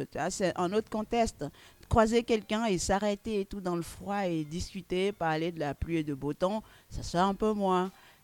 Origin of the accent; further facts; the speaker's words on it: Benin; moved away as an adult; Au Bénin, à Dahomey, je suis née là-bas. J'y ai passé 18 années de ma vie avant d'arriver ici.